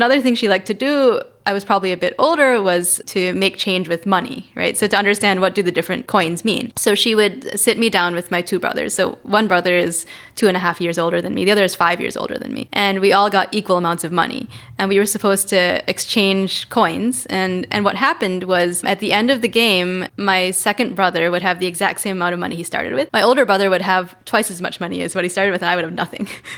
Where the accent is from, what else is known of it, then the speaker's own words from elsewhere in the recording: Madison, Wisconsin, United States; also born or lived in New York City; Well, when people ask me where I'm from, I say Madison, Wisconsin, because it's easier to say that. In reality, I was born near New York City.